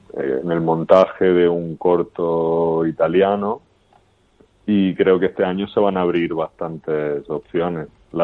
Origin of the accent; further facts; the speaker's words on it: Almería, Andalusia, Spain; moved away as an adult; now in Barcelona, Spain; yo me fui de Almería hace 8 años y me vine aquí a estudiar diseño gráfico a Barcelona.